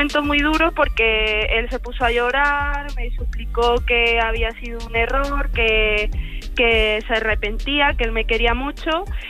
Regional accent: Málaga, Andalusia, Spain; moved away as an adult; now in Ferrol, Spain; yo soy de Málaga

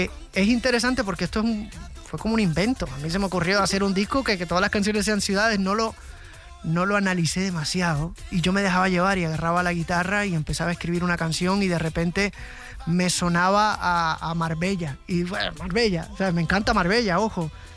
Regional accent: Puerto Rico; Es la primera vez que comienzo una gira fuera de mi tierra. Por tradición siempre empezaba en Puerto Rico

